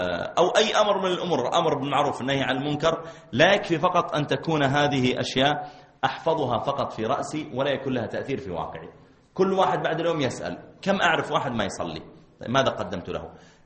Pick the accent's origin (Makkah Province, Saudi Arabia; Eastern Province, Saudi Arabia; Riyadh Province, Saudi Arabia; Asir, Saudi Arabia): Makkah Province, Saudi Arabia; Mecca; قلت لا أنا من السعودية، أنا من مكة، تعرف مكة؟